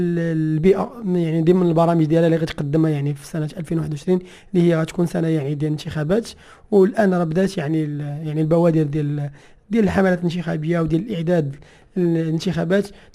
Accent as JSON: {"language": "Arabic", "country": "Morocco", "said": "بالنسبة للمياه يعني هو واحد الخطر اللي تينتظرنا احنا كمغاربة."}